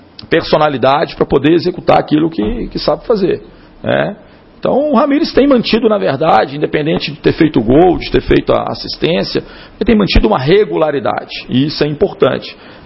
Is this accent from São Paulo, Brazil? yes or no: no; Minas Gerais, Brazil; Ah, eu sou mineiro, né, cara?